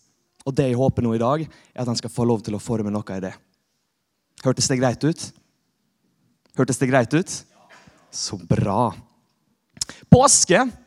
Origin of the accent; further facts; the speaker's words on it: Molde, Møre og Romsdal, Norway; men jeg veldig glad i Jesus. Og jeg kommer fra Molde.